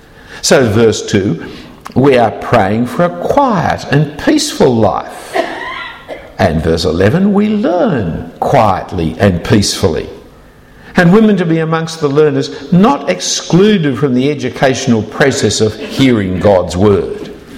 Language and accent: English; New South Wales, Australia; In New South Wales, my home state, we did away with teaching grammar for 20 years